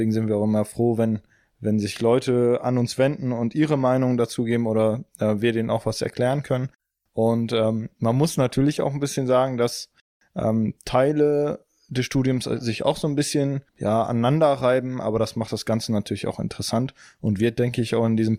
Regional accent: Essen, North Rhine-Westphalia, Germany; ich bin 22, ich komme gebürtig aus Essen, aus dem Ruhrgebiet, also ein etwas waldferneres Gebiet

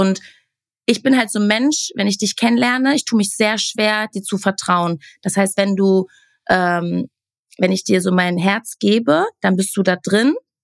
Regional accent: Castrop-Rauxel, North Rhine-Westphalia, Germany; also born or lived in Wattenscheid; now in Berlin, Germany; Ja, genau, Castrop. Also ich bin so richtig Rheinland und richtig Ruhrpott. Und bin dann irgendwann nach Wattenscheid gezogen und vor 3 Jahren erst nach Berlin. Also ja, mein Herz schlägt für NRW.

